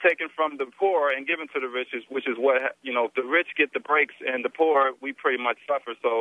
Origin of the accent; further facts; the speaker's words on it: Bronx, New York, United States; accent: Bronx; I enjoy the Bronx accent. I'm from the Bronx myself.